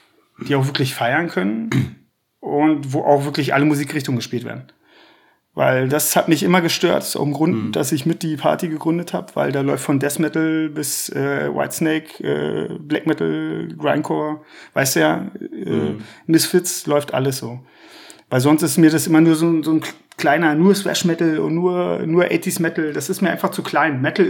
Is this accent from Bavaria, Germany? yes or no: no; Brandenburg, Germany; Brandenburg ist natürlich meine Heimat und da wohne ich jetzt lustigerweise auch wieder. Aber ich habe mich halt für Berlin entschieden.